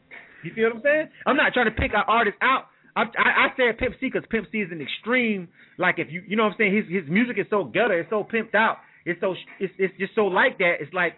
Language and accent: English; the South, United States; I grew up listening to that shit. I'm from the South.